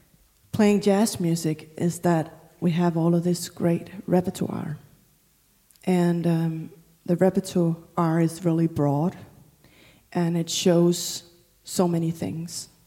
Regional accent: Denmark; English is a second language; I'm from Denmark, you're from here. We live in great countries in terms of having the right to say one's opinion.

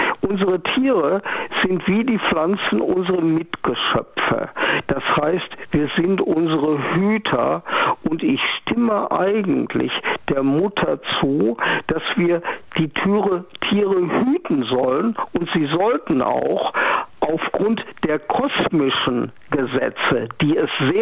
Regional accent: North Rhine-Westphalia, Germany; Außerdem komme ich aus dem Ruhrgebiet, nördliches Münsterland.

